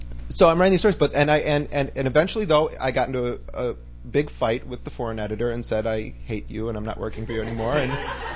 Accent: United States; I've worked for the BBC, but because I'm an American, they won't let me work for BBC News.

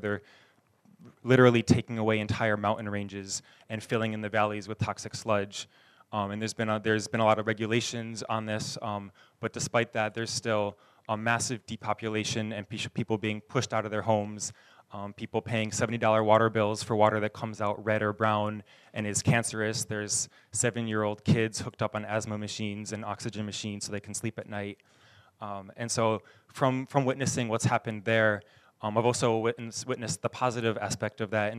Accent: New York, United States; I grew up around here on Seneca Lake. I've been away from home on and off for the past 6 years

